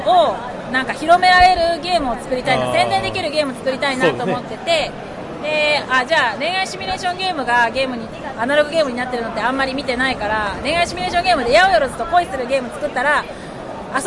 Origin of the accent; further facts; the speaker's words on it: Kansai, Japan; まあ、関西出身なんですけど